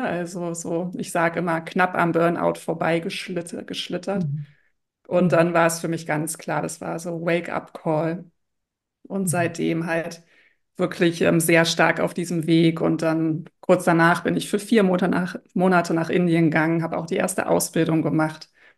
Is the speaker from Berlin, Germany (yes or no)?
yes; Berlin, Germany; ich komme ja aus Berlin, damals hatte ich in Berlin gelebt.